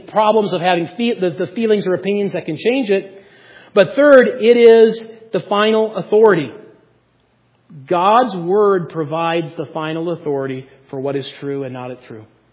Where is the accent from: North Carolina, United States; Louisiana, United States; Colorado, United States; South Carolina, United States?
Colorado, United States; Gunnison; When I was When I was growing up in Gunnison